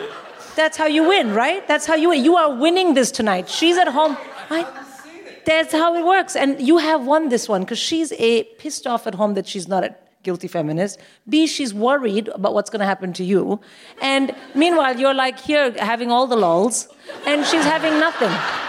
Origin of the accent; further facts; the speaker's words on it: India; I mean, I'm from India.